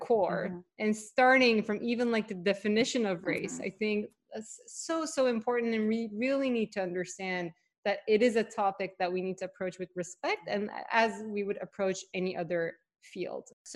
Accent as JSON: {"language": "English", "country": "Turkey", "tie": "born or raised there", "said": "like, I grew up in Turkey. We're also very similar education system there."}